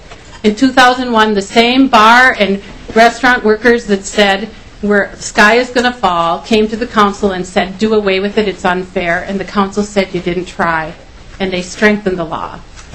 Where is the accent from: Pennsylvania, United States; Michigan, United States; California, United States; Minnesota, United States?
Minnesota, United States; But I'm also the granddaughter of a steelworker and born and raised on the Iron Range.